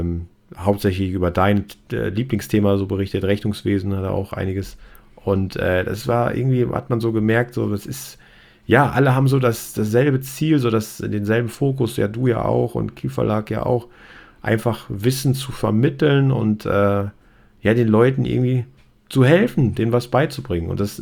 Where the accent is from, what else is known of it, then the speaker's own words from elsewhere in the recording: North Rhine-Westphalia, Germany; ich komme aus dem Rheinland, aus Köln, also eigentlich aus dem Sauerland genauer gesagt